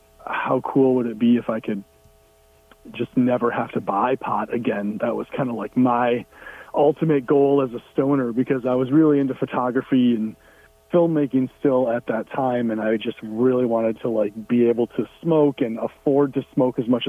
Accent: Grand Rapids, Michigan, United States; also born or lived in California; Well, I was born in California, and not too long after I was born, my family decided to move to Michigan because my dad got a job. So I was raised in Grand Rapids, Michigan

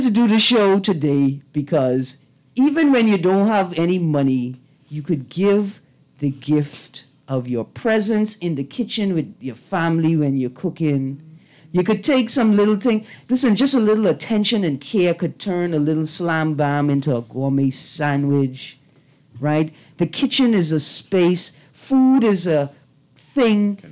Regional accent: Cat Island, Bahamas; I'm from Cat Island too, you know.

